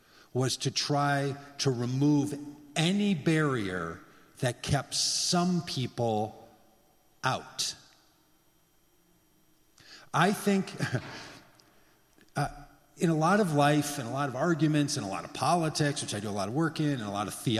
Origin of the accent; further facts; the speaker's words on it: Minneapolis, Minnesota, United States; I mean, I am from Minnesota, after all. I know Lutherans, and I know Free Chu